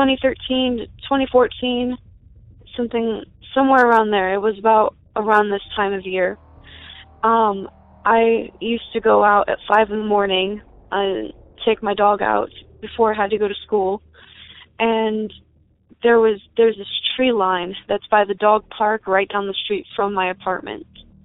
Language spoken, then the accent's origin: English; Cincinnati, Ohio, United States; I'm from rural Cincinnati, Ohio, just outside of Bethel. Now, my family, they come from the Kentucky Appalachian Mountains, and of course, we're very superstitious people